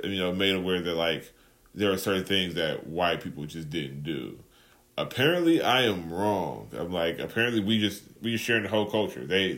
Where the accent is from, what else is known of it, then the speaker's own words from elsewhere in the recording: Cleveland, Ohio, United States; now in Akron, United States; I live in Akron, Ohio, by the way. Driving down the street. I'm from Cleveland, just to be clear.